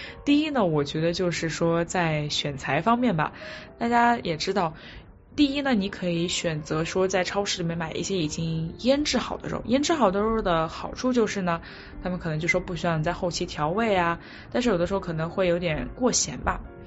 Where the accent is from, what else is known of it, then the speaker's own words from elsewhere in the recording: Guangzhou, Guangdong, China; 我作为一个南方人，可能或者是特别说是像广东广州人啊，我就觉得鲜对于我来说还是一个非常重要的这么一种口味吧